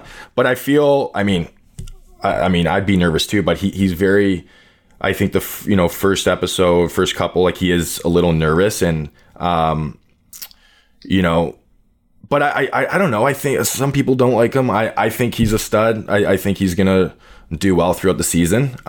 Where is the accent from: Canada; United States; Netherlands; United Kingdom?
Canada; And especially because I'm Canadian.